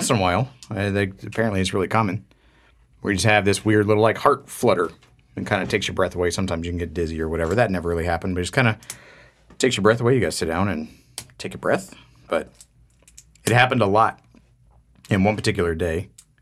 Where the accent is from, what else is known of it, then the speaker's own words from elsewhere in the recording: Florida, United States; No, because Florida, if you're not aware